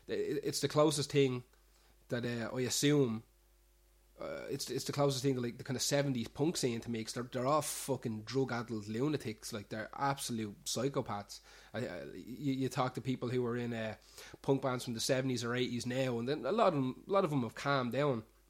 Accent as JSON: {"language": "English", "town": "Cabra", "region": "Leinster", "country": "Ireland", "said": "I think it's because I'm originally from Cabra"}